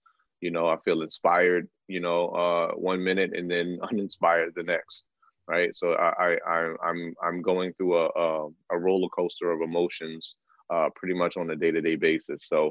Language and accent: English; Baltimore, Maryland, United States; I'm from Baltimore, which is a city in the state of Maryland.